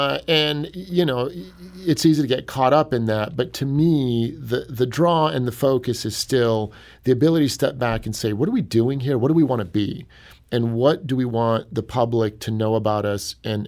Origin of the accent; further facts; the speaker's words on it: Cleveland, Ohio, United States; now in St. Louis, United States; I'm from Cleveland originally. St. Louis and Cleveland, very, very similar communities, very similar atmospheres and vibes.